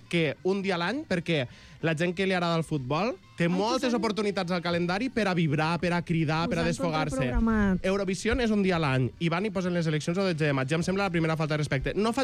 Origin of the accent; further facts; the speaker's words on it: Jesús, Catalonia, Spain; jo sóc de Jesús, que és el millor poble del món